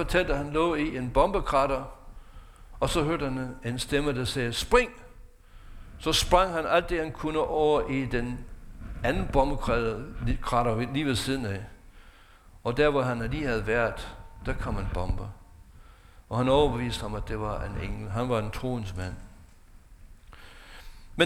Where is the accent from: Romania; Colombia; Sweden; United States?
United States; for andre verdens dele lige nu, fordi jeg stammer fra USA.